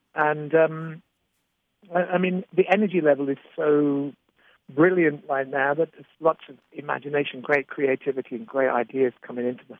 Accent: United Kingdom; We live on a tiny island back there in Europe. We're British

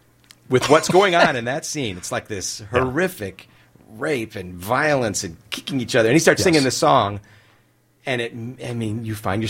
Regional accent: Midwest, United States; I didn't, you know, I grew up in the Midwest.

